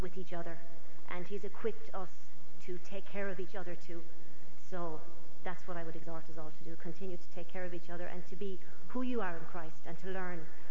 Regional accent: Galway, Connacht, Ireland; I'm from Galway. And I'm very, very blessed to be here.

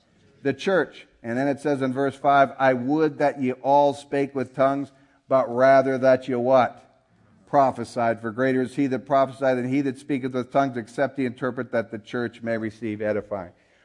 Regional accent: Minnesota, United States; I was from Minnesota, and it got cold in Minnesota.

